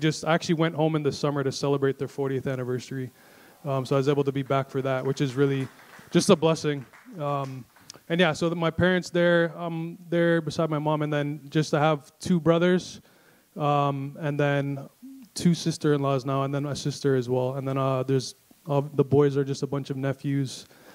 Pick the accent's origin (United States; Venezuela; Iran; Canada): Canada; So I am a Canadian. I'm a proud Canadian. I love Canada and the city of Toronto.